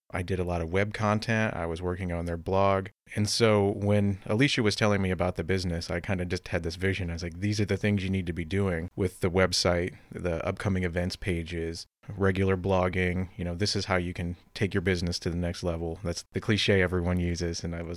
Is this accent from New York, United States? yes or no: no; Fort Wayne, Indiana, United States; I grew up in Fort Wayne, and I used to complain, there's nothing to do here.